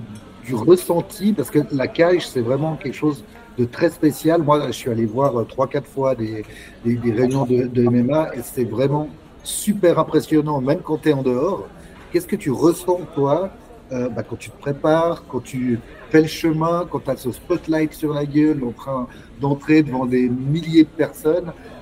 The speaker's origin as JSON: {"language": "French", "country": "Switzerland", "said": "Je suis suisse, j'habite en Suisse."}